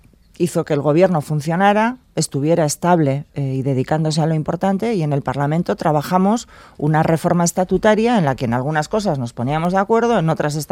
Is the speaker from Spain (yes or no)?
yes; Basque Country, Spain; en una sociedad como la vasca, que arrastramos 50 años de violencia terrorista, de mucho sufrimiento